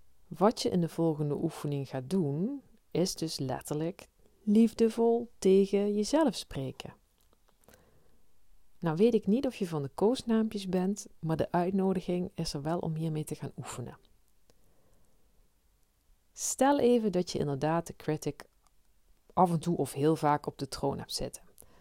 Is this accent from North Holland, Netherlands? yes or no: no; Limburg, Netherlands; Zo kom ik zelf uit Limburg, voor degene die dat nog niet gehoord zou hebben.